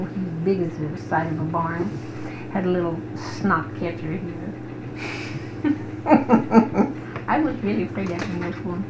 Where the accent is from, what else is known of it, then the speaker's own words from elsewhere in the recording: Nebraska, United States; But just before we came here from Nebraska, well, one of the girls that come from Nebraska, before we did, she still lived down here, don't we?